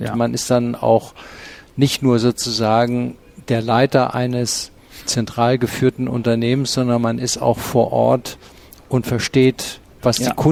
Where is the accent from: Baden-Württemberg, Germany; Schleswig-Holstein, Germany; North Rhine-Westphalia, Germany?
North Rhine-Westphalia, Germany; Cologne; ich bin in Köln groß geworden